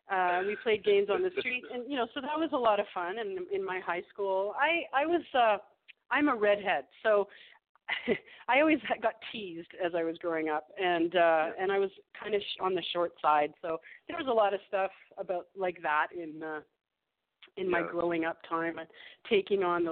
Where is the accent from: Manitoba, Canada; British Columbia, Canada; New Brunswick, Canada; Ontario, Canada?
Ontario, Canada; I grew up in Canada, in Northern Ontario, small town that felt big because Thunder Bay is a bigger town amongst a bunch of small towns. I lived in a world where it was very cold all winter and hot in the summer